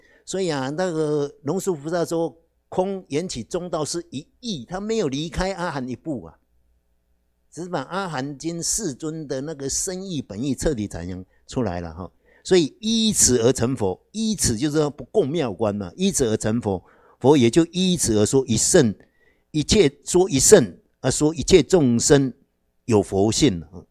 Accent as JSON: {"language": "Chinese", "country": "China", "said": "我们中国人比较重视那个圆满嘛"}